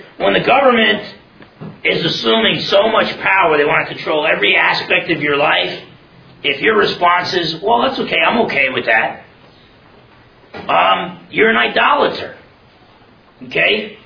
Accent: United States; I'm as American as apple pie, okay?

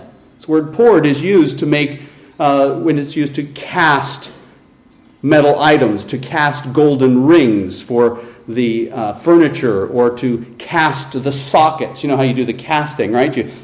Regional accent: Colorado, United States; I grew up in Colorado. And in Colorado, they have a place called Montfort's Meat Factory.

